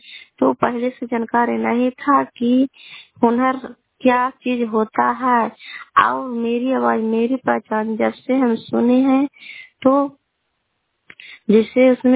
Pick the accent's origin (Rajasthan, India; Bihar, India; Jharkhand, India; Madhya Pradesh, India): Bihar, India; Kalyanpur; घर कल्याणपुर वाली गलसी पंचायत प्रखंड चंडी जिला नालंदा का निवासी हूँ।